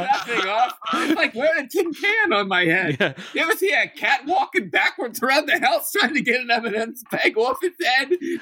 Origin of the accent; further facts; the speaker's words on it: Dallastown, Pennsylvania, United States; I grew up in Dallastown, Pennsylvania.